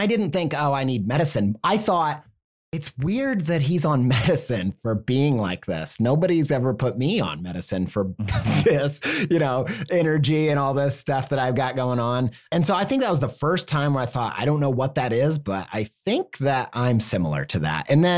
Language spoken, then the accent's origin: English; Midwest, United States; And, you know, honestly, I come from the Midwest. You know, I think that potentially even growing up in the Bible Belt religious kind of community